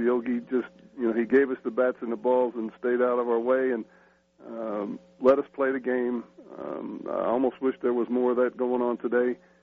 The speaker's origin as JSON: {"language": "English", "region": "Northeast", "country": "United States", "tie": "born or raised there", "said": "I thank my lucky stars for growing up in the Northeast on that evening because it was a cold night."}